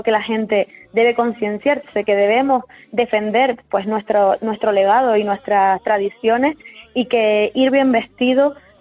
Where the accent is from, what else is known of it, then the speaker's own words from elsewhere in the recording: Tejina, Canary Islands, Spain; yo soy de Tejina, así que no hay ningún problema.